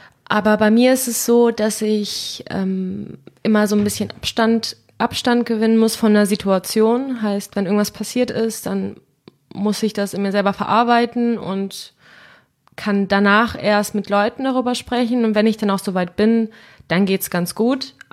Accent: Düsseldorf, North Rhine-Westphalia, Germany; now in Cologne, Germany; ich komme aus Düsseldorf, so wie du, wohne aber jetzt im Moment in Köln und studiere da auch.

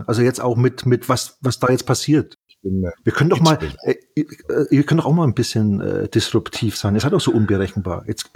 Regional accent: Bavaria, Germany; ich bin ja Mittelfranke

